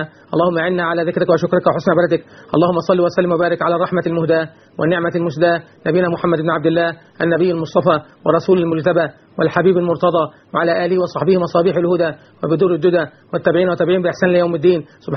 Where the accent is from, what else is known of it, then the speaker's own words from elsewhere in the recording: Egypt; بلدنا مصر